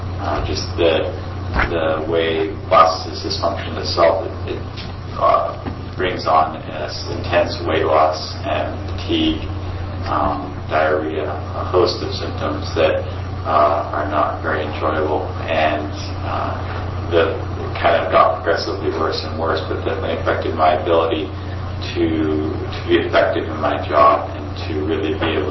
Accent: Corvallis, Oregon, United States; I'm 25 years old, and I was born and raised here in Corvallis.

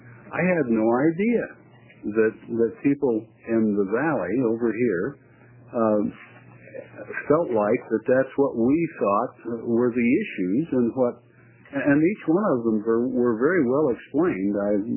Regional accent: Ontario, Oregon, United States; from Ontario, Oregon. That's House District 60.

